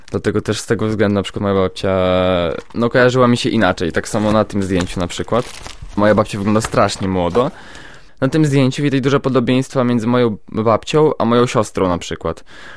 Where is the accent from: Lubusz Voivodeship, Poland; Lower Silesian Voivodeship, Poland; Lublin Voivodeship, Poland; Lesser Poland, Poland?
Lublin Voivodeship, Poland; Lublin; mieszkam w Lublinie od urodzenia.